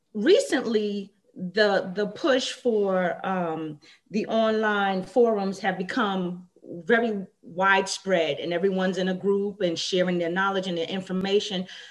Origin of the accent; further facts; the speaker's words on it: New York, United States; accent: New York; now in Charlotte, United States; I do, because everyone I'm around is from New York, even here in Charlotte.